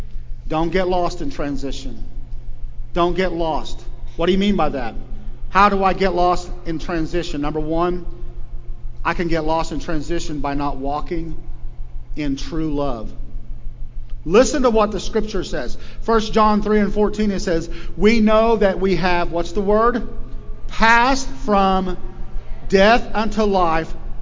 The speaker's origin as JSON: {"language": "English", "town": "Okarchee", "region": "Oklahoma", "country": "United States", "tie": "born or raised there", "said": "because the stereotype of Native American Indian growing up in Okarchee, Oklahoma, was all the Indians they're good for nothing"}